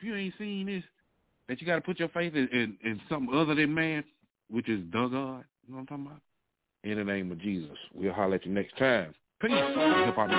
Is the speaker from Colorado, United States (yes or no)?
no; Georgia, United States; Right outside of A-Town, you know what I'm saying?